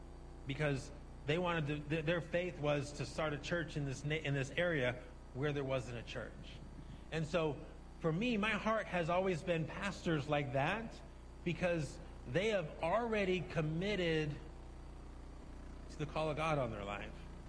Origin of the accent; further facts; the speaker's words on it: United States; Hey, I'm from America. I've done lots of events that I didn't do a good job.